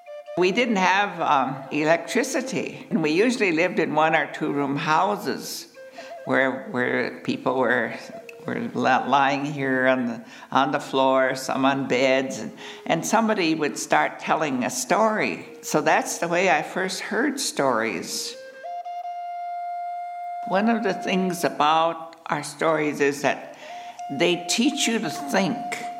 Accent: North Dakota, United States; born there; I was born in rural Sioux County on my grandfather … land, and I was born on October 14th, 1930. But I still own the land where I was born

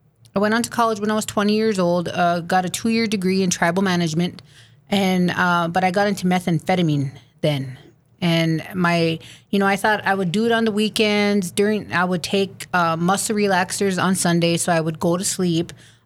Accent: Fort Yates, North Dakota, United States; I grew up in Fort Yates, North Dakota, on the Standing Rock Reservation.

